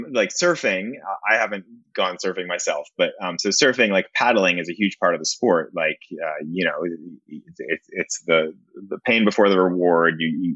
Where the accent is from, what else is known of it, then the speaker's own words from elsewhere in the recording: Israel; I'm an Israeli, like I was born in Israel and I'm Jewish.